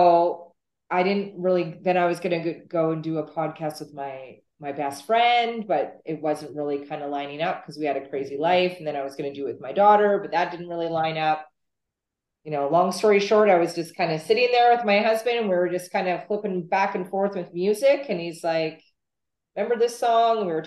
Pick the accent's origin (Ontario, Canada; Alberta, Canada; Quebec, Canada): Alberta, Canada; Calgary; I'm from Calgary, Canada.